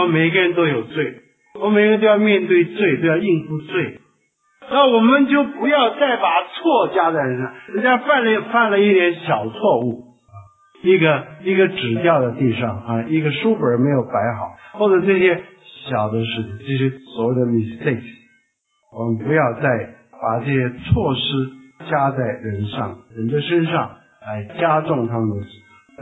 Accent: China; 我们中国人是把嘴放在盘子上是吧，这样吃

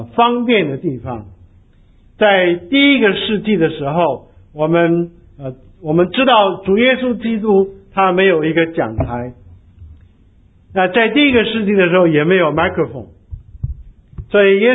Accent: China; 但是我们中国人为了要偷税，为了要方便，为了要自己走私能过关的时候

